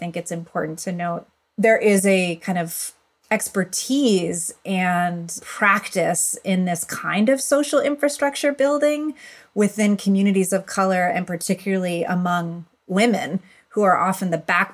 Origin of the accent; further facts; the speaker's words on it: Buffalo, New York, United States; But for me, growing up in Buffalo, New York, that social infrastructure, really the relationships that my parents like fostered